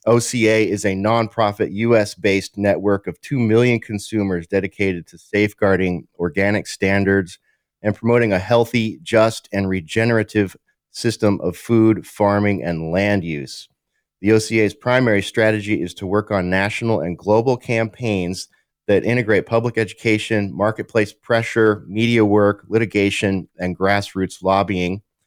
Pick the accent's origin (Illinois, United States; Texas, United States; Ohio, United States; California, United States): Texas, United States; Black gun rights activists demand closed borders in an Austin protest right here in my home state of Texas.